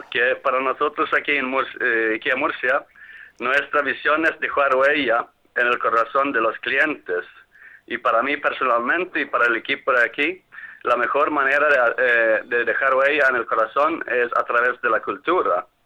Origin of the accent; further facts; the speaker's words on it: Sweden; Y como soy sueco, tengo un apellido un poquito diferente